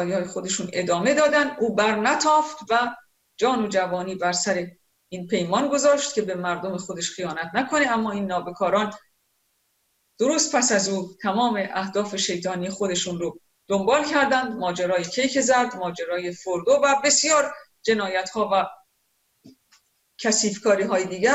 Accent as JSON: {"language": "Persian", "town": "Ahvaz", "region": "Khuzestan", "country": "Iran", "tie": "born or raised there", "said": "از پدر کرد و مادر لور بختیاری، اما متولد اهوازم و تحصیلات ابتدایی را تا دوم دبستان در مدرسه ملی دکتر جزایری اهواز گذراندم"}